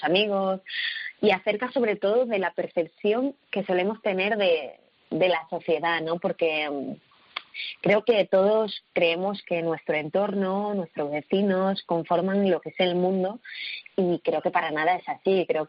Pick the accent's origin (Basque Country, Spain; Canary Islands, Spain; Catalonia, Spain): Canary Islands, Spain; Tenerife; yo soy canaria, soy de Tenerife, y claro, el hecho de cambiar el acento es una cuestión que me ha llevado muchísimos años, muchas clases de dicción y mucho trabajo.